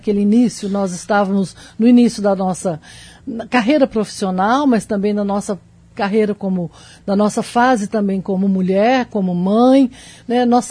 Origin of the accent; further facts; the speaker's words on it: Minas Gerais, Brazil; moved away as an adult; now in Brasília, Brazil; sou mineira, formei na UFMG, mas fui para Brasília em 1979.